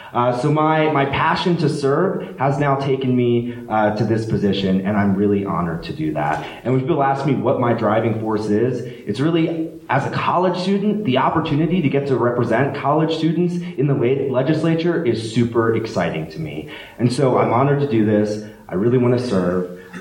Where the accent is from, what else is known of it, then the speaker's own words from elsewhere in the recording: Columbia Falls, Montana, United States; I grew up in Northwest Montana in a small town of Columbia Falls outside Glacier National Park.